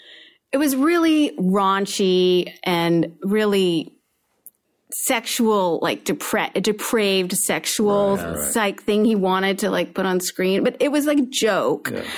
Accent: Oklahoma, United States; I mean, I was like from Oklahoma. I mean, we just didn't see like a lot of scary things.

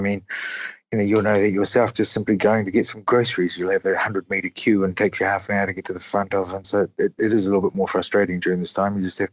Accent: New Zealand; born there; I was born in New Zealand. My grandparents on my mother's side came from Scotland

